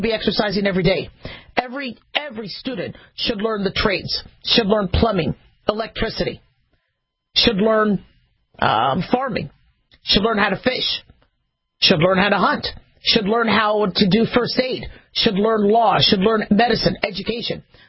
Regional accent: United States; And so me, as a physician, as an American, I would like to see a lot of things done with whomever's going to be the next president.

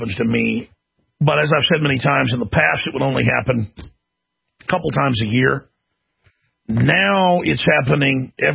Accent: United States; I'm not a communist. I'm an American.

